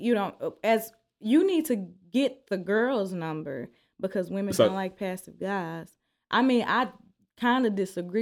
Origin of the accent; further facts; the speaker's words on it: Arkansas, United States; He from Louisiana, I'm from Arkansas. That's how we say music.